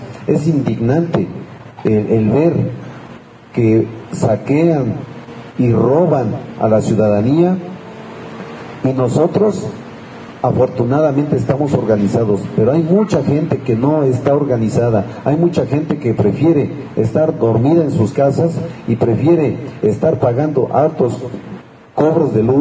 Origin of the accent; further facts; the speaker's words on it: Mexico; porque somos mexicanos y como mexicanos tenemos el derecho de la energía.